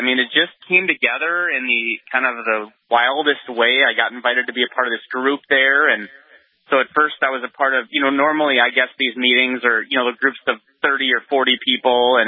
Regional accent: Grand Forks, North Dakota, United States; also born or lived in Fargo; From North Dakota, born and raised. Born in Grand Forks, went to high school at Oak Grove and Fargo there

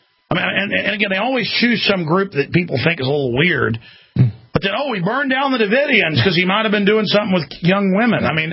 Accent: Dallas, Texas, United States; but I've been in a lot of fights growing up in Dallas.

